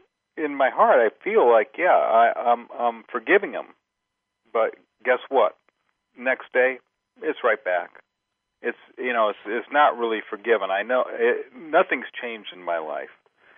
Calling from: Ohio, United States

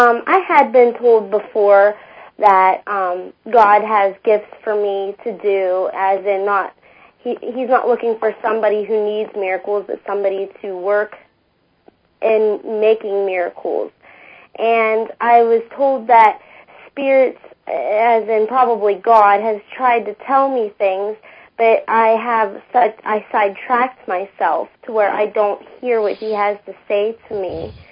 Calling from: Mercer, Pennsylvania, United States; I'm calling from Mercer, Pennsylvania.

